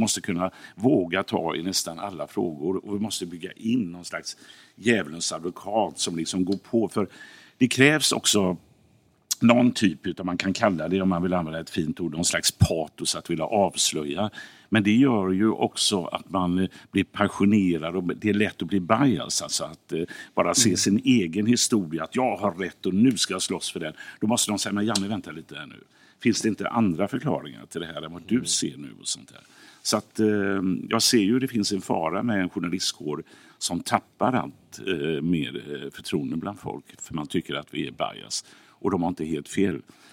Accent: Gothenburg, Västra Götaland County, Sweden; Om man tittar här i Göteborg, jag är uppvuxen i Biskopsgården till exempel

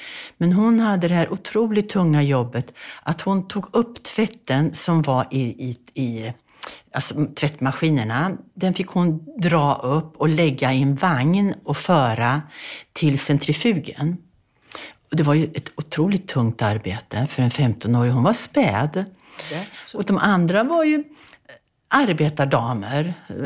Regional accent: Bergslagen, Sweden; born there; Jag föddes i Bergslagen på en bondgård 1942.

